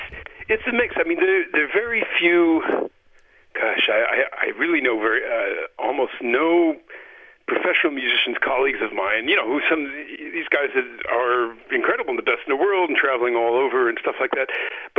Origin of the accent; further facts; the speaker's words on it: New York City, New York, United States; So I grew up in New York City, and I was good.